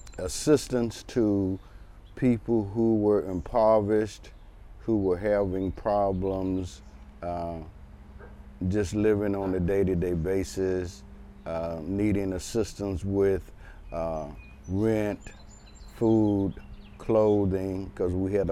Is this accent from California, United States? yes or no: no; Roanoke, Virginia, United States; now in Louisville, United States; No, I grew up in Roanoke, Virginia. Came out to Kentucky to go to school at Kentucky State.